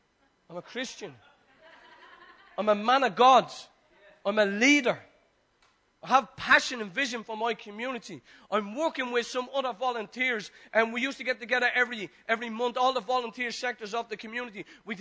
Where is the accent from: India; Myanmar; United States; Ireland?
Ireland; Dublin, Leinster; growing up in Dolphin's Barn, which is the flats up the road, when heroin was really rampant